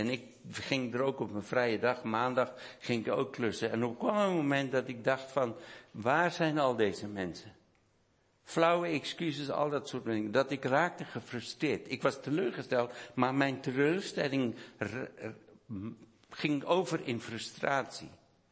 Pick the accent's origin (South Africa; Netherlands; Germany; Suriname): South Africa; ik ben een verrader dat ik uit Zuid-Afrika ben gekomen